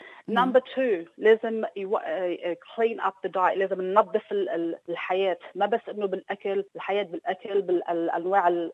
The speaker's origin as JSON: {"language": "Arabic", "country": "Lebanon", "said": "نحن عرب ونحن لبنانية"}